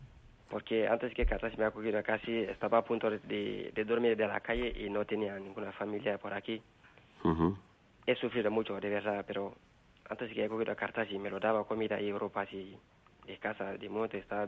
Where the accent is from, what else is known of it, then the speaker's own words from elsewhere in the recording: Guinea; Catalan is a second language; Jo sóc de Guinea.